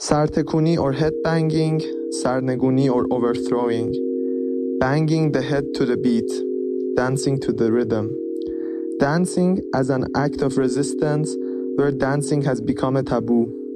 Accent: Tehran, Tehran Province, Iran; now in Berlin, Germany; I'm 22 years old, born and raised in Tehran, Iran. Right now, living and studying in Berlin, Germany.

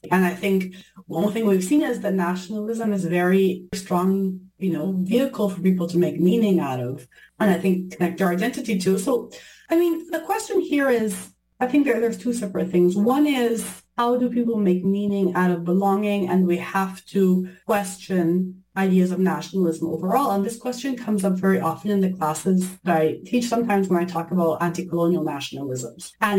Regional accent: Italy; I grew up in Italy

